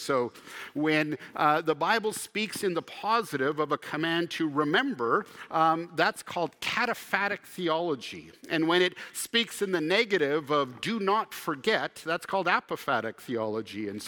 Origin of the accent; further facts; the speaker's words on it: Canada; I was thinking back growing up in Canada when I was a little bit older, getting into my high school days